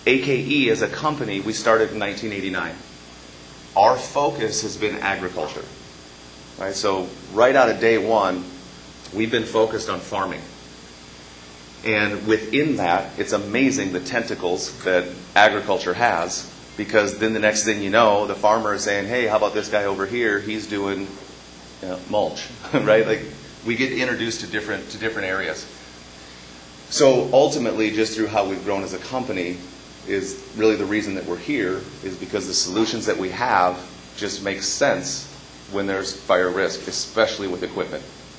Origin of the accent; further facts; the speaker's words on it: Minnesota, United States; I'm from Minnesota, which is why I talk funny. And I can't help it, just my accent.